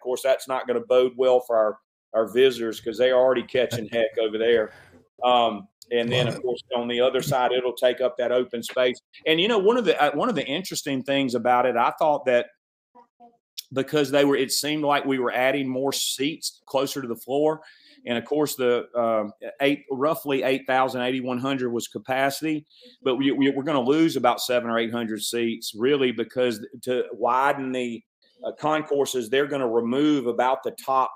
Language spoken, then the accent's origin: English; Hattiesburg, Mississippi, United States; I grew up here in Hattiesburg, and you know, I my first concert was 1981